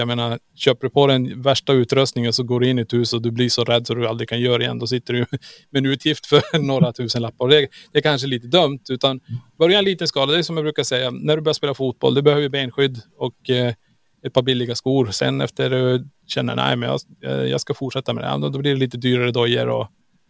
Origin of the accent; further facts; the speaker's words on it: Kiruna, Norrbotten County, Sweden; Jag menar, vi är ju från Kiruna. Vi är uppvuxen och vi har varit ute mycket i skogar